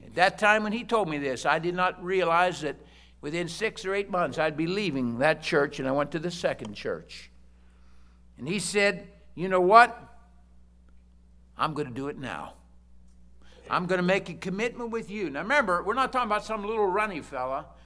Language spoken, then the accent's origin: English; Pennsylvania, United States; I'm from Pennsylvania. You'll have to forgive me.